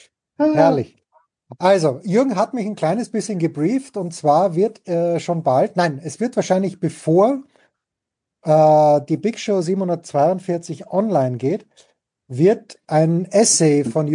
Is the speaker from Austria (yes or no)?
yes; Austria; Wenn ich jetzt als Österreicher spreche